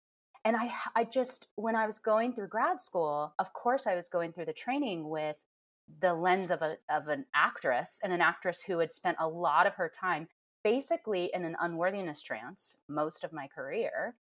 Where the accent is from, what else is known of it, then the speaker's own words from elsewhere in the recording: Midwest, United States; I grew up in the Midwest, and therapy wasn't something that was like talked about.